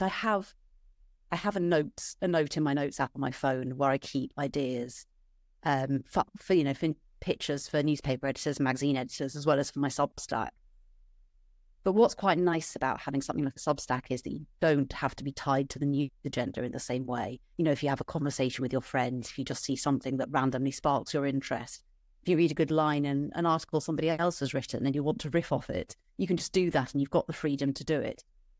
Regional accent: London, United Kingdom; I should say I grew up in London and I have my parents living here

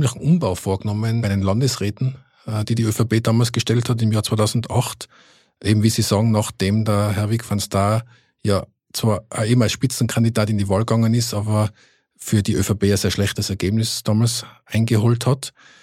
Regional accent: Innsbruck, Tyrol, Austria; moved away as an adult; now in Vienna, Austria; Ich bin ja auch gebürtiger Innsbrucker und lebe jetzt zwar seit 10 Jahren in Wien, aber die Liebe zu Innsbruck ist nach wie vor da.

